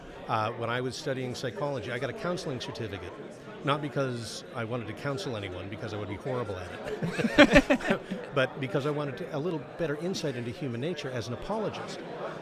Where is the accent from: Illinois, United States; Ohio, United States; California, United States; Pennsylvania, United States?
California, United States; I'm from California.